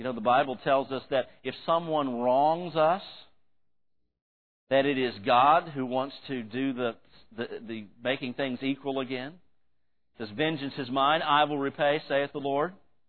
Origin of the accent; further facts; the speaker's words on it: West Virginia, United States; Now, I grew up in West Virginia, where we believed in taking care of yourself.